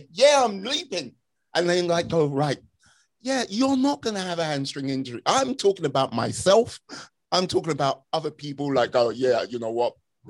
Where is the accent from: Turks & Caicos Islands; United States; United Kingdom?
United Kingdom; And look, I come from the United Kingdom. So look, cold and wet is a regular thing, but not that cold.